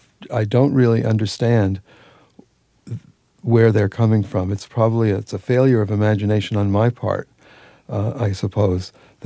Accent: United States; I'm as good an American as any of these people.

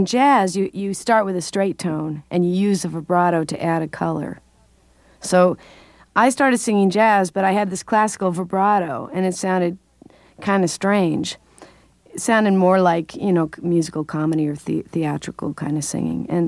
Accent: Pasadena, California, United States; also born or lived in Boston; I studied at New England, in New England Conservatory in Boston, after spending a few years in my hometown in Pasadena, California, studying privately.

